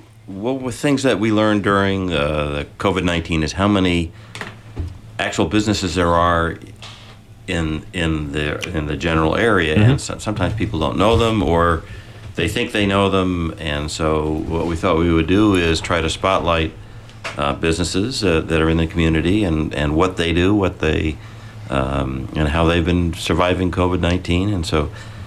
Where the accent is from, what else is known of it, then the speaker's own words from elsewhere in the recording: Connecticut, United States; I grew up in Connecticut, right on Route 5.